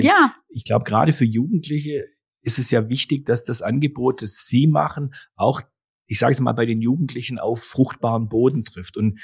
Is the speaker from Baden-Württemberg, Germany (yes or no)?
yes; Heidenheim, Baden-Württemberg, Germany; war dieser Tage in meiner Heimat in Heidenheim